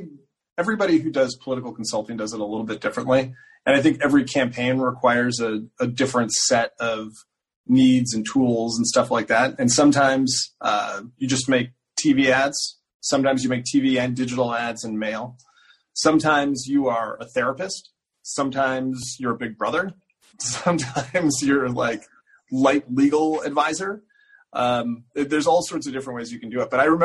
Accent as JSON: {"language": "English", "town": "Buffalo", "region": "New York", "country": "United States", "said": "Well, I am a strategist. I'm from Buffalo, New York."}